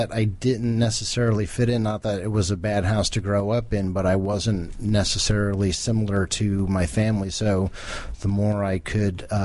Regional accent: Scotch Plains, New Jersey, United States; Scotch Plains, New Jersey.

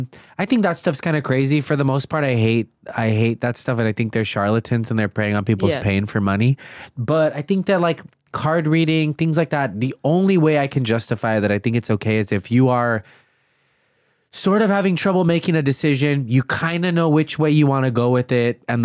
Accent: Los Angeles, California, United States; You know, I grew up near Echo Park, and so like seeing Echo Park in the movie is like really cool.

